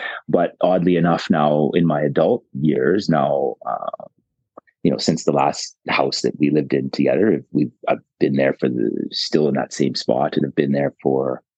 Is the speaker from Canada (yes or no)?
yes; Edmonton, Alberta, Canada; born there; I was born in Edmonton, spent the first couple of years of my life there.